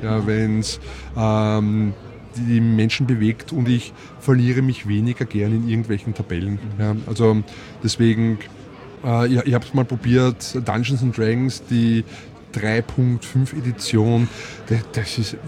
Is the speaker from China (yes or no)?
no; Leobersdorf, Lower Austria, Austria; Das war bei uns in Leoberstorf am Land.